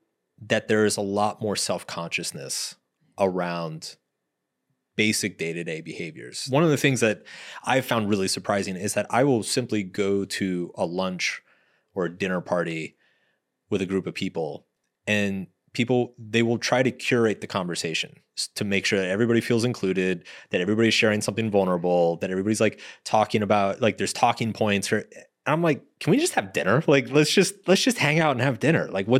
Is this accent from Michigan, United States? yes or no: no; Texas, United States; also born or lived in New York City; now in California, United States; I grew up in Texas and moving to California in particular. I mean, you know, so I lived in New York City for a long time.